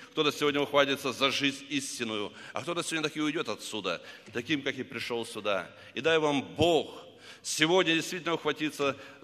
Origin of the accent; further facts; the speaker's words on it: Anapa, Krasnodar Krai, Russia; возвратился в свой родной город Анапа, откуда я родом, Краснодарского края